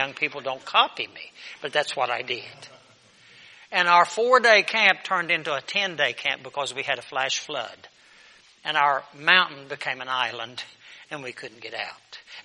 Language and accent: English; West Virginia, United States; I grew up in West Virginia, so I think of the flash floods we used to have.